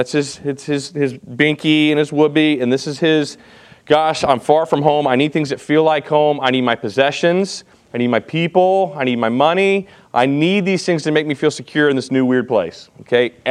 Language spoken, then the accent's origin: English; Clovis, United States; because we're all from Clovis and can't say things correctly in Hebrew